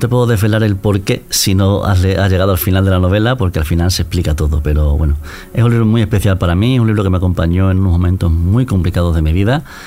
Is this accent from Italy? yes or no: no; Cádiz, Andalusia, Spain; termina en Cádiz, mi tierra, que significa mucho, mucho para mí.